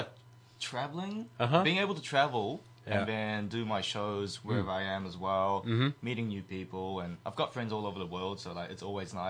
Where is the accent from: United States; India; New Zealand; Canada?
New Zealand; even though technically I'm Kiwi, but I look Japanese.